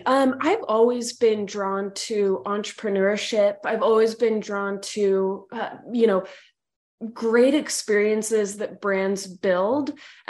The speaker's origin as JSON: {"language": "English", "region": "Utah", "country": "United States", "tie": "born or raised there", "lives_now": "Seattle, United States", "said": "So currently live in Seattle, Washington. So I've lived here for 3 years now, but grew up in Utah, actually."}